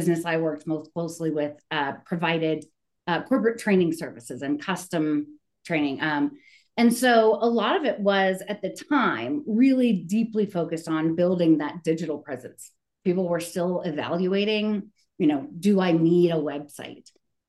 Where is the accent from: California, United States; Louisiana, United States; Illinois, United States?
California, United States; now in Colorado, United States; I grew up in Southern California, and I am a UC Irvine legacy.